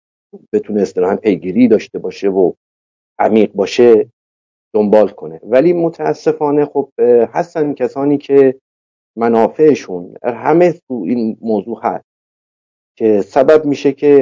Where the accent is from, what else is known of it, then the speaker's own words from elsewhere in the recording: Iran; امروز من به عنوان یک ایرانی که الان در خدمت شما هستم